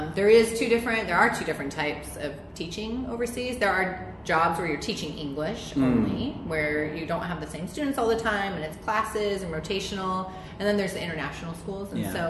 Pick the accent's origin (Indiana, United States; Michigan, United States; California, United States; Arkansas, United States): California, United States; I'm the oldest of four children, and we all were born and raised in California, but now half of us are living in Asia, and the other are living in America